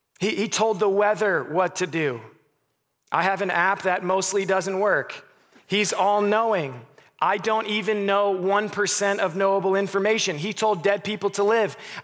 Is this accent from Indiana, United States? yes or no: yes; Goshen, Indiana, United States; born there; I was born in Goshen, Indiana.